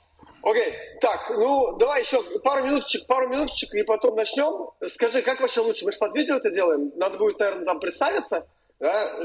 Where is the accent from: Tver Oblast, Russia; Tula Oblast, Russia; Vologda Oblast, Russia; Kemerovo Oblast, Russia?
Tver Oblast, Russia; Tver; now in Brooklyn, United States; я бэкэндер из Твери, там жил, родился, учился, сейчас нахожусь в Бруклине.